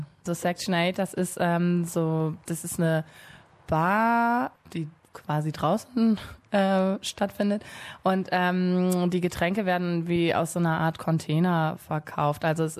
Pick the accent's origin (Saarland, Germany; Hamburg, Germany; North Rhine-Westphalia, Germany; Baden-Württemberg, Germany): Hamburg, Germany; now in Melbourne, Australia; Ja, ich habe natürlich so den Vergleich zu Hamburg in Deutschland. Das ist natürlich jetzt schwer zu sagen, weil es meine Heimatstadt ist und ich Hamburg natürlich auch sehr gern habe.